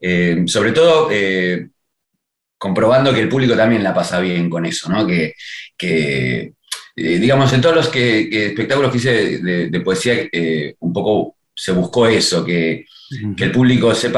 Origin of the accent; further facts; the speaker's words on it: Lomas de Zamora, Buenos Aires Province, Argentina; a los 14 años, empecé a estudiar teatro en Lomas de Zamora, que es de allá de donde soy